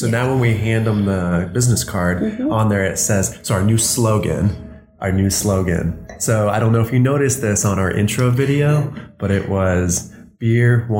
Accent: Phoenix, Arizona, United States; moved away as an adult; Yep. My hometown.

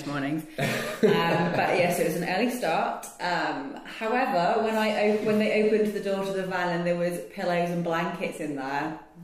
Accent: United Kingdom; you can probably tell by my accent, I'm from the UK.

